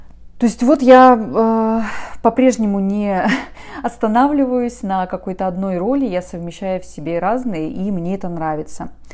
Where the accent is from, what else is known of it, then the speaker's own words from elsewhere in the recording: Tomsk, Tomsk Oblast, Russia; also born or lived in Irkutsk; Я родилась в Сибири, в городе Томске, примерно 35 лет назад. Там я выросла, там я училась, в том числе в университете. И затем, в 2009 году, я, можно сказать, случайно оказалась в Иркутске и прожила там почти 10 лет.